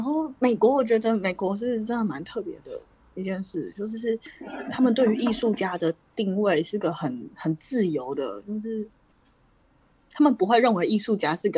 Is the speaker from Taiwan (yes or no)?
yes; Taiwan; 我们台湾人我不知道新加坡，但是台湾人会觉得我创作是创作